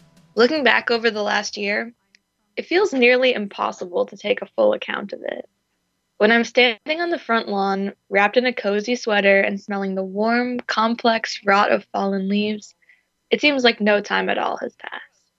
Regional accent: Tennessee, United States; And it hit home for me again this week when my hometown, Sevier County, Tennessee, was in the national news for shameful reasons.

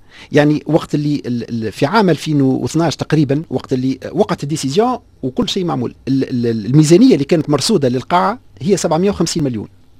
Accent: Tunisia; شفت القناطر اللي احنا موجودين عندنا في تونس

